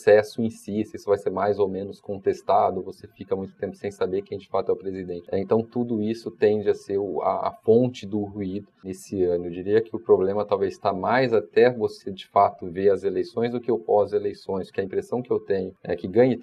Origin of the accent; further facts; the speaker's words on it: Brazil; E, obviamente, eu sou brasileiro